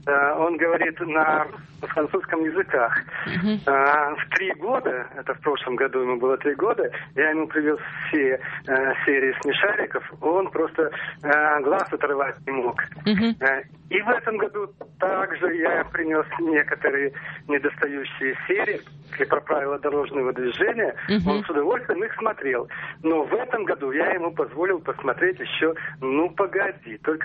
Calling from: Tomsk, Tomsk Oblast, Russia; я из Томска.

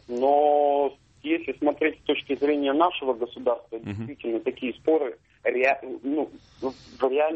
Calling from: Yekaterinburg, Sverdlovsk Oblast, Russia; из Екатеринбурга.

